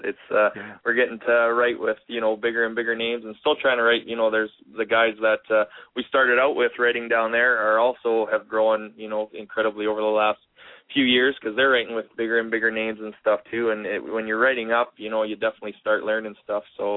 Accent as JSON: {"language": "English", "town": "Standard", "region": "Alberta", "country": "Canada", "tie": "born or raised there", "said": "the grads asked me to be the guest speaker in Standard in my hometown here"}